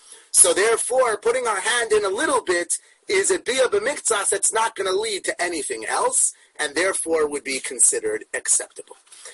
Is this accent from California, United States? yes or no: yes; California, United States; I grew up in California, so we learned the word retrofit in nursery.